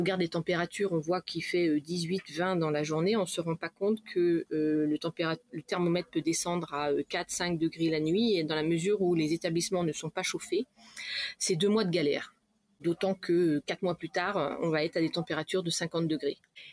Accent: Brittany, France; now in Delhi, India; moi je suis bretonne, du bord de mer, d'un petit village de 3000 habitants

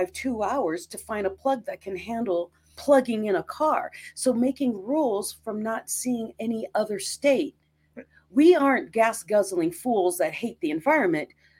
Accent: Philippines; growing up in the Philippines, that was a whole thing

